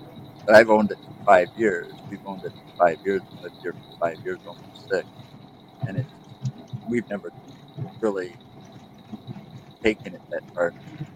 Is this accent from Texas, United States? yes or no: no; Watertown, Wisconsin, United States; I'm from Watertown.